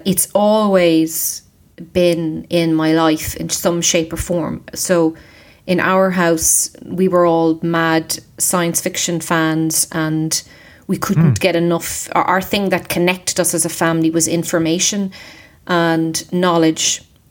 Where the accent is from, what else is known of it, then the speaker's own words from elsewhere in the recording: Dundalk, Leinster, Ireland; Yeah, I grew up in Ireland, yeah, in Dundalk, which is about 50 miles north of Dublin, which is the capital city.